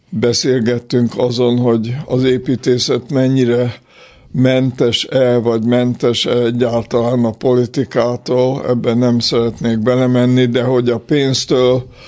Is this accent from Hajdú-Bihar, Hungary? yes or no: no; Békéscsaba, Békés, Hungary; also born or lived in Austria; Békés Csabán születtem, ott éltem 7 éves koromig, utána megint Ausztriába visszatérve még egy pár évig